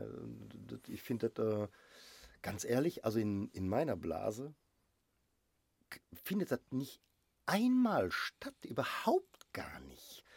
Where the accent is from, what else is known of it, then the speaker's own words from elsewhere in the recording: Gelsenkirchen, North Rhine-Westphalia, Germany; born there; Ich bin gebürtig aus, ich bin in Großgelsenkirchen hier.